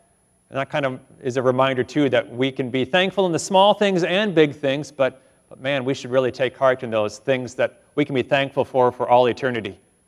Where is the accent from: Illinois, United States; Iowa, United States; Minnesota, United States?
Illinois, United States; also born or lived in North Dakota; even as someone who didn't grow up in North Dakota, I grew up in Illinois, you know what? It was a blessing to live in North Dakota.